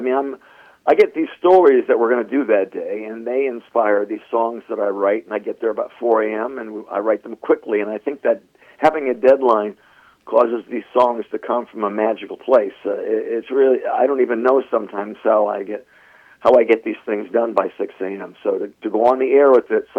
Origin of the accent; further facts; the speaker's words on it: Wilkes-Barre, Pennsylvania, United States; I'm from Wilkes-Barre, Pennsylvania, and I just love theaters like that.